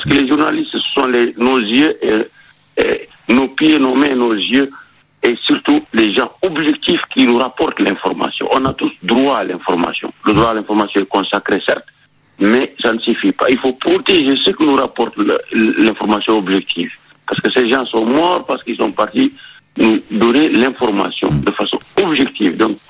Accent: Mauritania; en tant que Mauritanien, je dirais qu'en Mauritanie, la presse est libre et indépendante

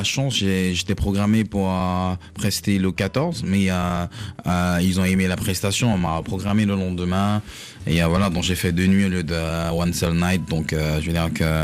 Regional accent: Houston, Texas, United States; je suis à Paris en ce moment, mais je viens de Houston

